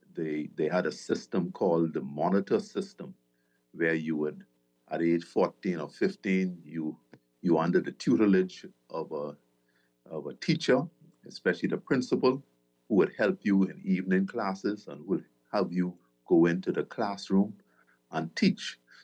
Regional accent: Inagua, Bahamas; Okay, I came from Inagua in 63, which 4 years before majority rule.

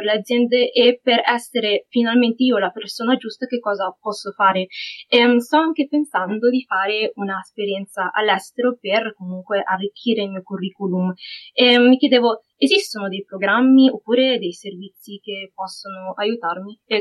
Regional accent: Milan, Lombardy, Italy; ho 24 anni e sono di Milano.

